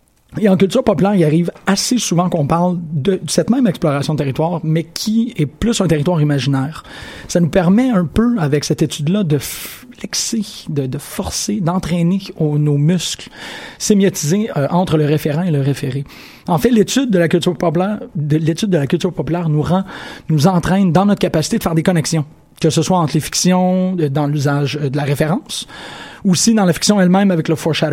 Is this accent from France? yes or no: no; Sherbrooke, Quebec, Canada; Ok, bon, je viens de Sherbrooke.